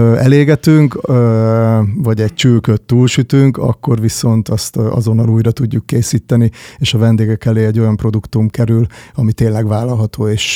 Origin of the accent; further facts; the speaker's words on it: Kópháza, Győr-Moson-Sopron, Hungary; also born or lived in Miskolc; Miskolcon születtem egyébként, de másfél évesen kerültem vissza Kópházára Sopron mellett egy kis faluba.